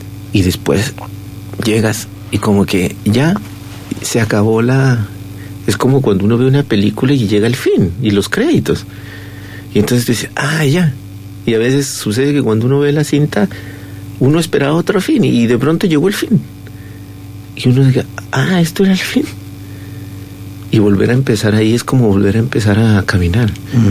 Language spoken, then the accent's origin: Spanish; Colombia; moved away; yo nací en el 74, y en el 74 estaba ya la guerra. Yo salí de Colombia y no volví más a Colombia, o sea, no nunca más he vuelto a Colombia